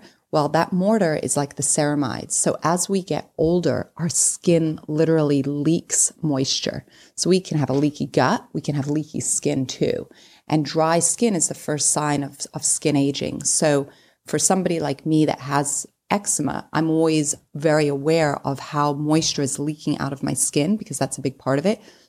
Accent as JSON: {"language": "English", "region": "England", "country": "United Kingdom", "tie": "born or raised there", "moved": "yes", "lives_now": "United States"}